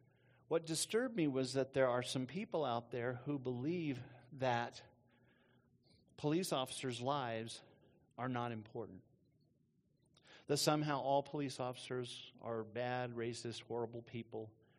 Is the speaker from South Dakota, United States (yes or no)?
no; Texas, United States; I'm not going to try to say their first names because I come from Texas and we just have a hard time with some names.